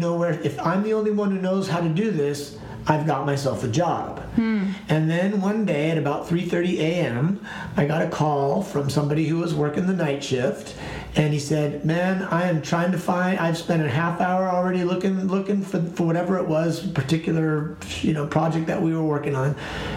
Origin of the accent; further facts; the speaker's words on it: Los Angeles, California, United States; also born or lived in New York; I got kind of tired of living in New York. I'm from Los Angeles, so I had lived there for six or seven years at that point. So I sort of decided I wanted to move back to Los Angeles.